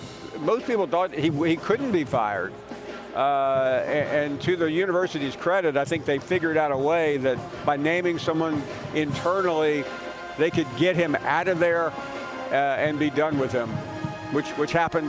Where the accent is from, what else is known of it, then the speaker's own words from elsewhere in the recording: Memphis, Tennessee, United States; I grew up in Memphis. My family, we were devoted fans of the local team there.